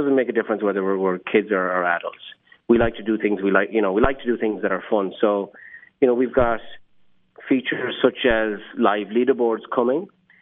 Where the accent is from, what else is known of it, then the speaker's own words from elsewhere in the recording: Ireland; now in San Francisco, United States; the fact that I can stay connected to my family that's in Ireland, because that's where I'm from. I'm doing this from San Francisco.